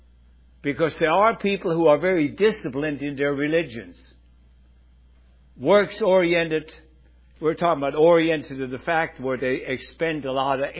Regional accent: Freiburg, Baden-Württemberg, Germany; close to my hometown, Freiburg, Germany

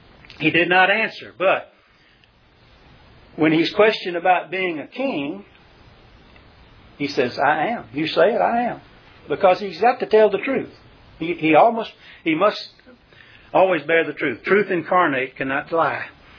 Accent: Alabama, United States; They knew I was from somewhere else. I didn't have to tell them I was from Alabama, but they knew I wasn't from New York City.

